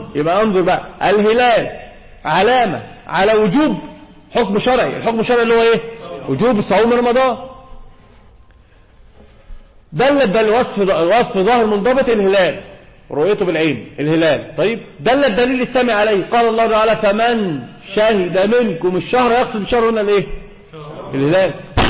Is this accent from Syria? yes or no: no; Egypt; احنا عندنا في مصر في شيء آخر بيذهب العقل